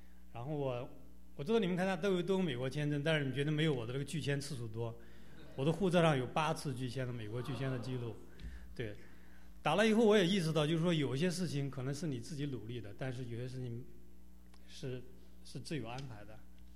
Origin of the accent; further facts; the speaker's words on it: Hubei, China; born there; 然后我出生在湖北，从小家里呢也绝对谈不上富裕，甚至是很贫穷的。